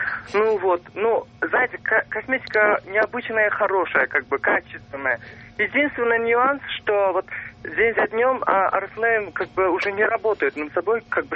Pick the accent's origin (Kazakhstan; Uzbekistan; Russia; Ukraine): Uzbekistan; Вот. Знаете, я «Арифлейм» косметику очень люблю. Я сам из Узбекистана, да?